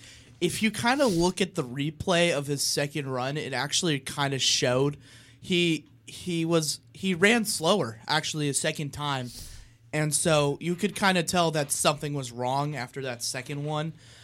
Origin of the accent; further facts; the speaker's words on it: San Diego, California, United States; I grew up in the San Diego area. And that was my team for a while, and then they decided to leave us